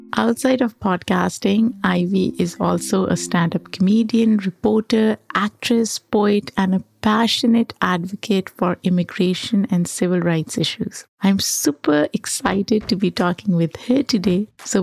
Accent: Pakistan; Growing up in Pakistan

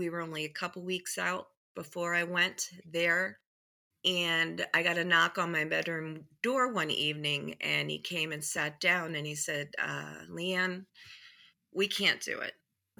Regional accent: United States; And I grew up on the Chesapeake Bay. My father always had a boat. So every weekend we would go sailing on the Chesapeake Bay.

